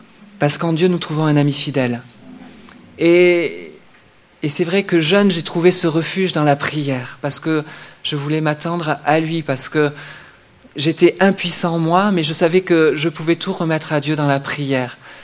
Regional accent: Brive-la-Gaillarde, Nouvelle-Aquitaine, France; je viens de Brive. J'ai grandi dans une famille chrétienne

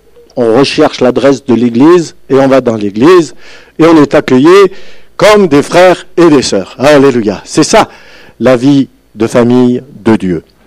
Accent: France; oh, même pas chez nous en France, on n'a pas connu ça

